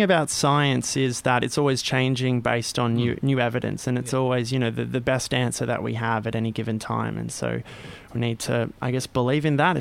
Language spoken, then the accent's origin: English; Australia; growing up in Australia